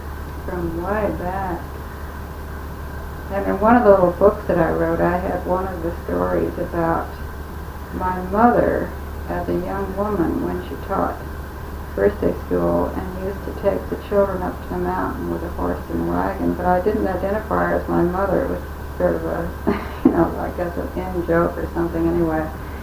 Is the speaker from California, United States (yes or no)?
yes; California, United States; now in Bucks County, United States; So I was born in California